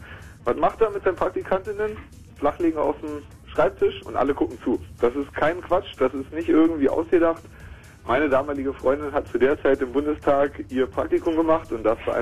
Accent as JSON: {"language": "German", "region": "Berlin", "country": "Germany", "said": "also wir als Berliner, wir wollen sowas nicht."}